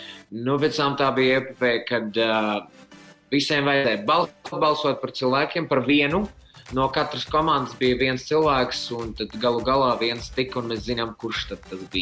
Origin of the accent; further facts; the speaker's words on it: Liepāja, Kurzeme, Latvia; now in Riga, Latvia; es piedzimu Liepājā 29 gadus atpakaļ. Un es mācījos, dzīvoju Liepājā un pēc skolas es aizgāju uz Liepājas universitāti.